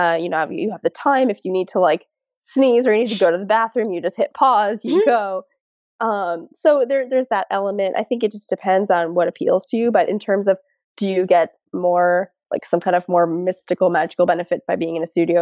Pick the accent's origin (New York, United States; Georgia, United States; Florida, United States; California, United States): Florida, United States; now in France; I'm going to give one in my hometown in Florida, and I'll give one here in France.